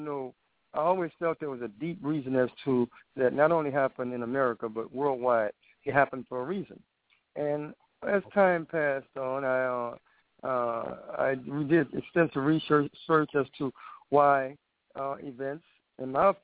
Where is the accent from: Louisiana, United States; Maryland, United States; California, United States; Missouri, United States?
Louisiana, United States; New Orleans; born there; My mother gave me three names. I was born in New Orleans, Louisiana, on February the 4th, 1958.